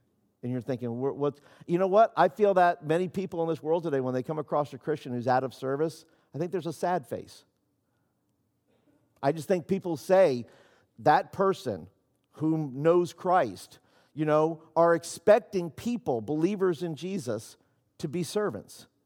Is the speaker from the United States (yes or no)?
yes; New York City, New York, United States; moved away; I grew up in New York City. I lived and moved to Vero Beach, Florida, where I also gave my heart to the Lord at this same camp